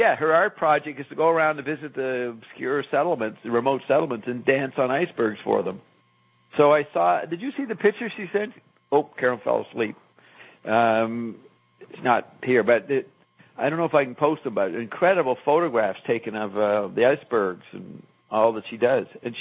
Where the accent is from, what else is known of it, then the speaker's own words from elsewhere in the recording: United States; I'm American too. I don't know if us Americans have that issue.